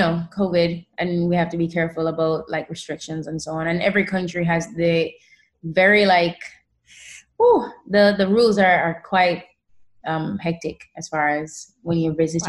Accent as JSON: {"language": "English", "town": "Savanna-la-Mar", "region": "Westmoreland", "country": "Jamaica", "said": "that's why … because I'm from Savannah Lamar, right? To kind of just remember my beginnings."}